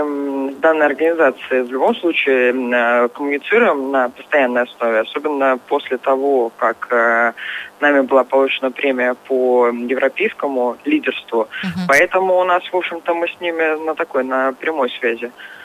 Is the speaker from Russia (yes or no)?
yes; Saint Petersburg, Russia; петербуржцы сами за себя голосовать не могут. Нам нужно голосовать за какие-то другие города.